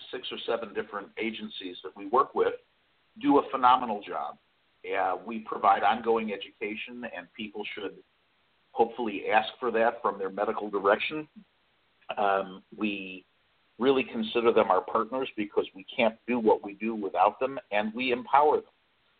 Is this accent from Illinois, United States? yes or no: yes; Illinois, United States; I come from Illinois, where the rules were a bit more rigid.